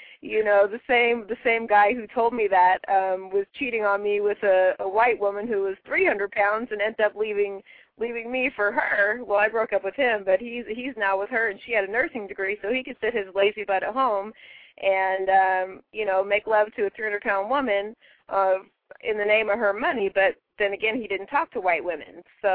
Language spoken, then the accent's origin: English; Portland, Oregon, United States; I grew up in Northeast Portland, where it's, you know, of the black communities, It's where the predominantly where most black people reside